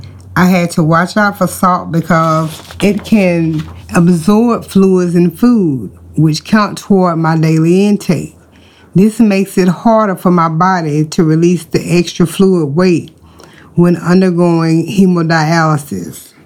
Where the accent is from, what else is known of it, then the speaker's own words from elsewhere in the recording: the South, United States; I grew up in the South, and down here we love salt.